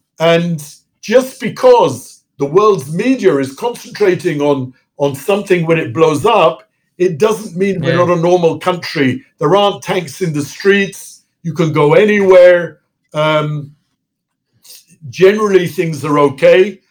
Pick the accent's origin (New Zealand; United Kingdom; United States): United Kingdom; England; also born or lived in London; I was born in England. I was born in London, brought up in England.